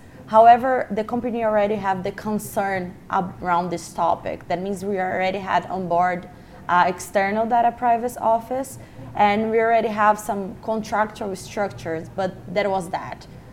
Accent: Brazil; English is a second language; So just a quick background, I'm from Brazil

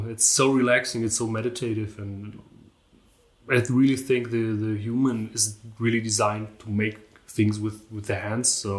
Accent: Baden-Württemberg, Germany; But yeah, I was born in Germany, in the south of Germany, in the Black Forest. Went to school there, grew up there

